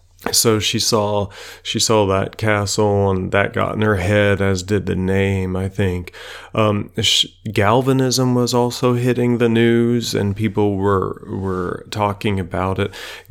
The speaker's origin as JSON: {"language": "English", "region": "Kentucky", "country": "United States", "said": "I'm from Kentucky, by the way, so we did things like go out and frog gig and go out to the swamps with homemade gigs."}